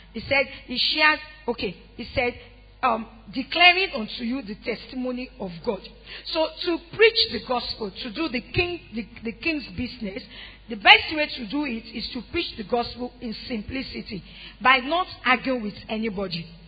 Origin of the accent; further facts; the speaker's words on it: Ibadan, Oyo, Nigeria; I came from Nolende. I came from Odiolo. I came from Iyakari. I came from in a place that is near to a ghetto in Ibadan.